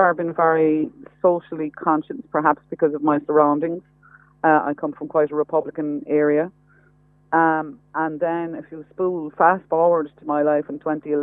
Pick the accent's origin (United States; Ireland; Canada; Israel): Ireland; first language Irish; English is a second language; I'm from the Gaeltacht. I'm a Ban Gaeltacht, as I'm always saying, and it was my first language.